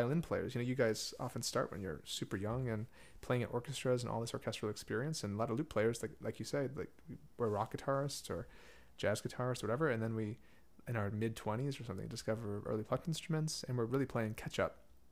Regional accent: Madison, Wisconsin, United States; And in my hometown in Madison, they had an early music festival where they have lutes and Baroque guitars and stuff.

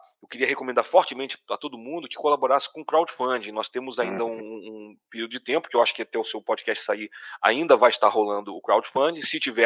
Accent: Rio de Janeiro, Brazil; now in São Paulo, Brazil; Mas eu, como eu moro em São Paulo e sou carioca

